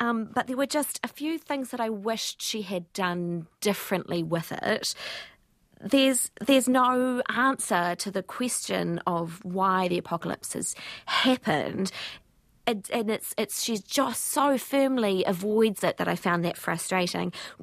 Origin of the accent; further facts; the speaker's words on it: New Zealand; as a Kiwi reader